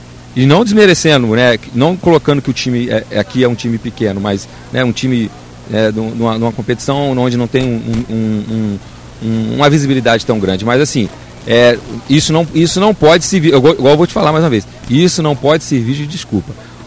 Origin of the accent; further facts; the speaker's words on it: Rio de Janeiro, Brazil; now in Rio Brilhante, Brazil; Eu sou do Rio, mas assim, se eu pudesse, eu ficava, mas vamos ver, né?